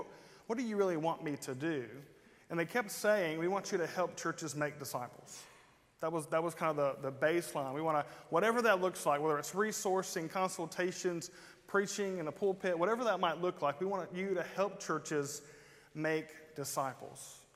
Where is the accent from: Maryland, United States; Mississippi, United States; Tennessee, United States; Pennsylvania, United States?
Mississippi, United States; Ellisville; I grew up in Ellisville, this is my first time to be here with you in Brookhaven